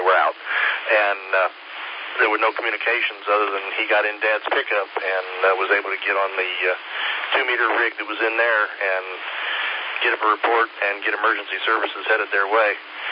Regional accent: Logansport, Indiana, United States; we had a small tornado that passed about 20 miles north of my hometown of Logansport, Indiana, years ago.

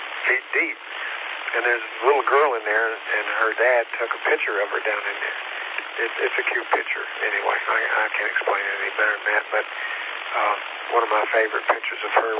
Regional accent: Tennessee, United States; I was raised in East Tennessee.

